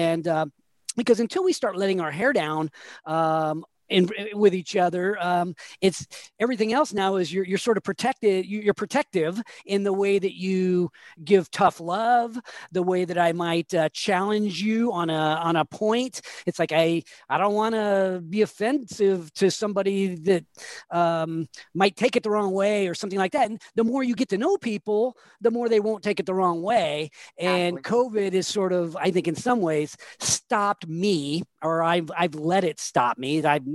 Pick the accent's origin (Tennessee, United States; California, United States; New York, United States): California, United States; Sacramento; I grew up here in the Sacramento region